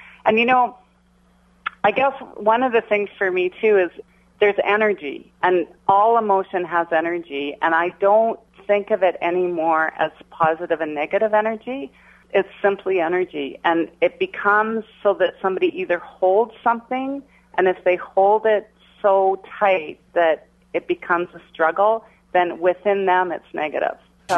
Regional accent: Jasper, Alberta, Canada; I grew up in Jasper, Alberta, up in the Rocky Mountains, and I've traveled and lived different places

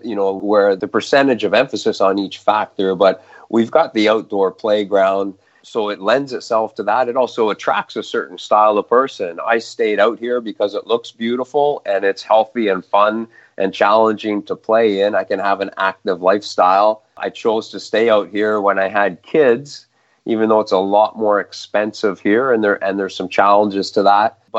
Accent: Peterborough, Ontario, Canada; And I grew up in Ontario, small town Peterborough, in a great family.

